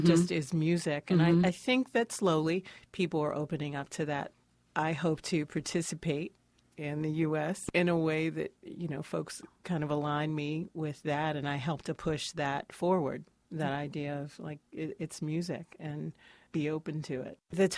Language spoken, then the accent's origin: English; Philadelphia, Pennsylvania, United States; I am from Philly. So, you know, people expect a certain level of innovation.